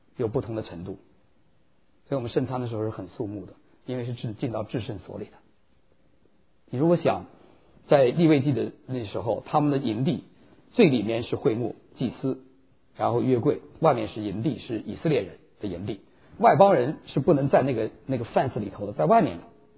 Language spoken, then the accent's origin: Chinese; Lanzhou, Gansu, China; 但是我那时候在兰州长大，